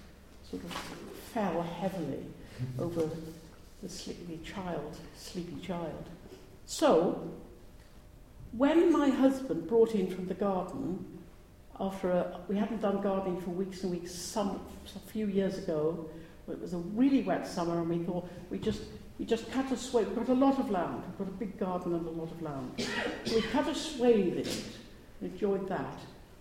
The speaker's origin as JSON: {"language": "English", "town": "Barry", "region": "Wales", "country": "United Kingdom", "tie": "born or raised there", "also_born_or_lived": "Cardiff", "said": "when I was born in Cardiff, but then went to live in Barry, which is notorious these days because of Gavin and Stacey. We lived by the lake, called Mount Lake, in Barry"}